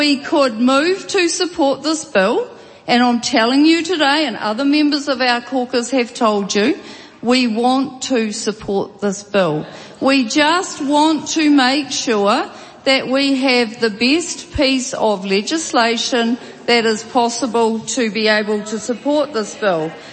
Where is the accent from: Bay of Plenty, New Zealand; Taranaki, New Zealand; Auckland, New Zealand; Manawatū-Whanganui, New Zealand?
Taranaki, New Zealand; and look, we're both from Taranaki.